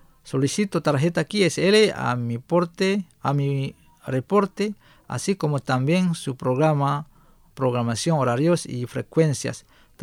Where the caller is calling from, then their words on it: Santiago de Cuba, Cuba; Soy un oyente cubano que mi hobby es, en el tiempo libre es, disfrutar y practicar el diexismo. Quiero que sepan que tengo 58 años